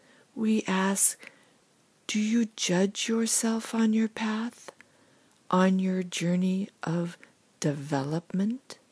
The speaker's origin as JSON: {"language": "English", "town": "San Clemente", "region": "California", "country": "United States", "tie": "born or raised there", "said": "these services are offered in my hometown of San Clemente, California"}